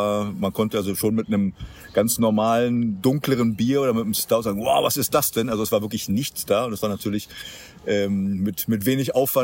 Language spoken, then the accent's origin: German; Berlin, Germany; Ja, ich bin in Berlin geboren, dort aufgewachsen.